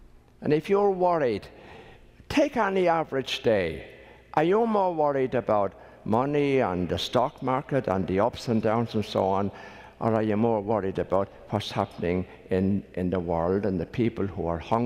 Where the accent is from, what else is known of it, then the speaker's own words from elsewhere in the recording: Ireland; And as an Irishman, I have to be very fair too and say our own country, little Ireland